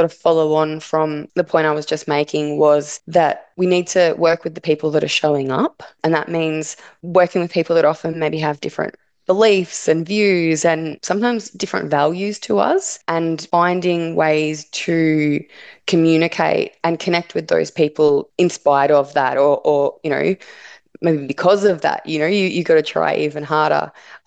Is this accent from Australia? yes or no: yes; Victoria, Australia; So growing up in the Latrobe Valley, you know, it's very much an industrial region that has our whole narrative about who we are as a region is built around coal mining.